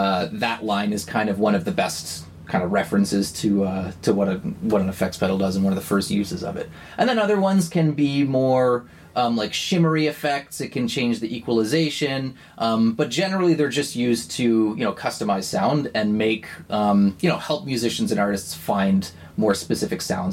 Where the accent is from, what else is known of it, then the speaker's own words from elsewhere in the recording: Peterborough, Ontario, Canada; Yeah, I grew up here. I grew up in Peterborough, and I worked really hard to get out of this town as much as I loved it.